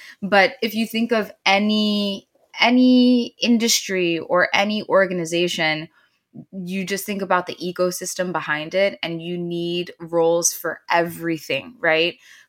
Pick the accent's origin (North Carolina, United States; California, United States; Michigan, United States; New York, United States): New York, United States; New York City; also born or lived in Bangladesh; I'm originally from Bangladesh and grew up in Queens, New York City, and then kind of moved around and whatnot.